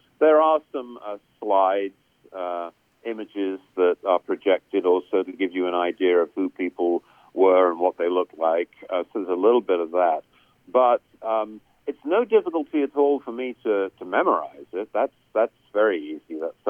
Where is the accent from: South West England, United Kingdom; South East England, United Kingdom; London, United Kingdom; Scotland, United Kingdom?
South East England, United Kingdom; Brighton; born there; Well, I'm a Brit by birth. I was born in Brighton on the south coast of England. I was 10 years old when there was this huge event